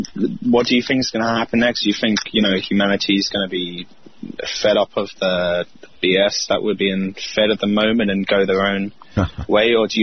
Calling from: London, United Kingdom; I'm calling from London.

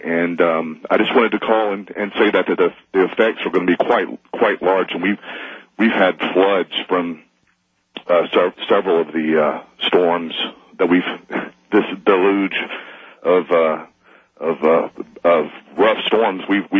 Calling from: Athens, Georgia, United States; I'm calling from Athens, Georgia

